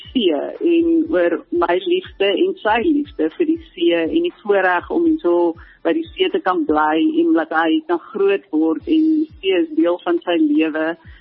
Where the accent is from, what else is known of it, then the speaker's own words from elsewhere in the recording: Pretoria, Gauteng, South Africa; ek het groot geword in Pretoria, so my bloed is blauw.